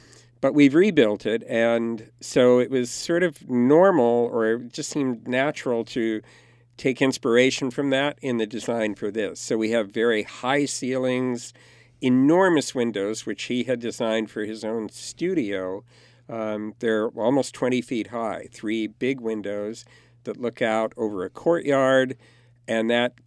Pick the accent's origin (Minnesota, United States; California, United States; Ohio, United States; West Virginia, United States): California, United States; now in Hudson Valley, United States; I grew up in California, but I really view this as my home.